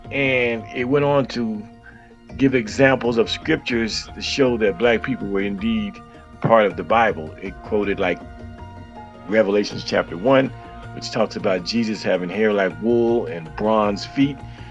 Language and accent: English; Miami, Florida, United States; I'm originally from Miami. I grew up in Miami, Carroll City.